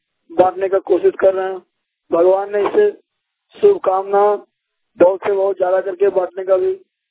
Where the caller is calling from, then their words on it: Jamui, Bihar, India; जमुई से। हमारे गांव ग्राम पोस्ट भवन में